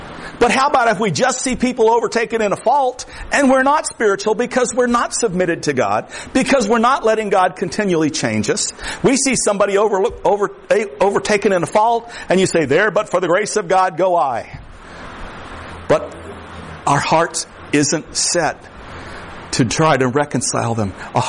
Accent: Florida, United States; I am from the Everglades. The Canadian border is like, what, 7-8 miles from here? I'm from the other end of the country, but here I am.

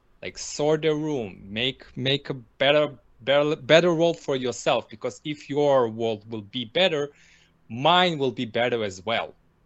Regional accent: Israel; also born or lived in Russia; I was I'm from Israel, originally, not originally, but I was born in Russia and we immigrated to Israel

